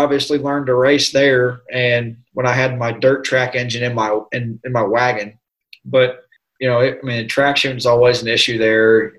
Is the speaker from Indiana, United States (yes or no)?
yes; Indiana, United States; back in the good old days, you know, that's kind of what we grew up on up in Indiana.